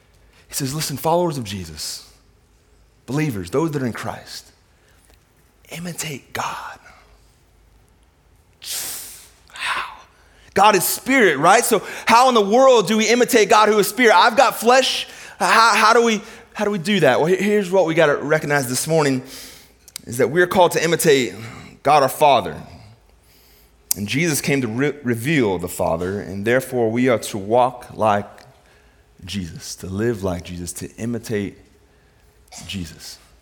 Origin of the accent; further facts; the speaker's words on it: Cleveland, Ohio, United States; As much as I like the Cavs, my hometown Cavs, I'm telling you, Michael Jordan's better than LeBron